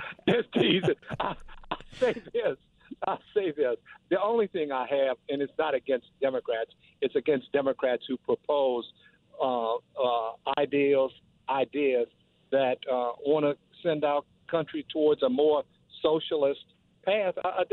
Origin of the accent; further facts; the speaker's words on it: Baton Rouge, Louisiana, United States; Hey, I just wanted to let you know I'm a Republican from Baton Rouge, so does that make me a racist?